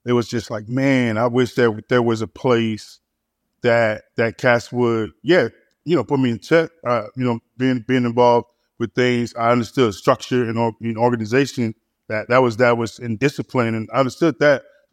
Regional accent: Detroit, Michigan, United States; also born or lived in Grand Rapids; I always say I was born in Grand Rapids, became a man in Detroit, and then culturally raised by a Catholic from Chicago.

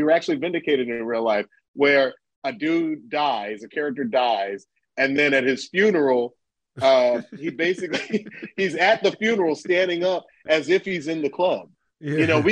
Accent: Atlanta, Georgia, United States; because, again, I'm from Atlanta. I don't like to do anything that's going to cast aspersions.

